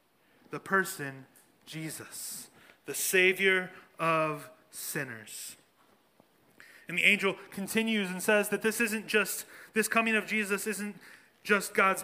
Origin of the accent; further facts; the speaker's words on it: Philadelphia, Pennsylvania, United States; me standing here today as a Philadelphian, raising four little native Philadelphians